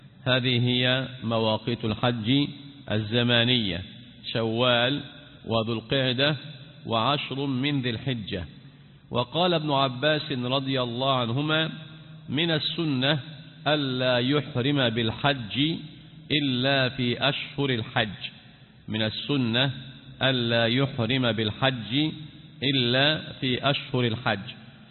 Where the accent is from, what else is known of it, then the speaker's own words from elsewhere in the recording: Egypt; طب أنا كمصري مسافر للحج والعمرة،